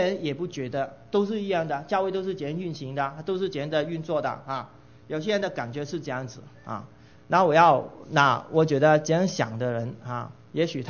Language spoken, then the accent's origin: Chinese; Guangdong, China; Chinese is a second language; 你看到我讲国语都不是很灵光，你就知道我是广东人啊。